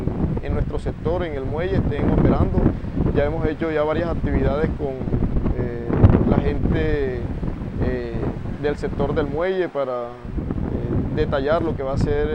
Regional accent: Atlántico, Colombia; satisfecho como porteño por esta gran obra

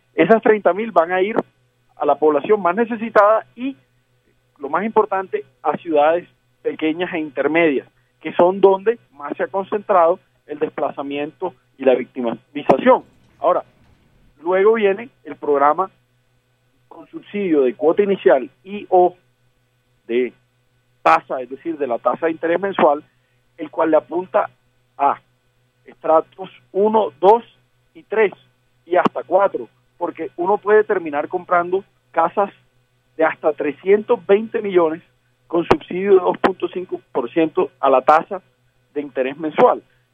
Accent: Colombia; nosotros, como colombianos, hacemos un esfuerzo

